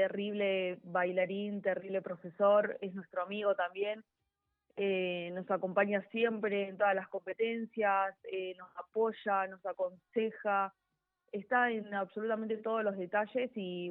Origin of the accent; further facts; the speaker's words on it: Vértiz, Buenos Aires Province, Argentina; empecé en mi pueblito, yo soy de Vértiz, pueblito acá cerca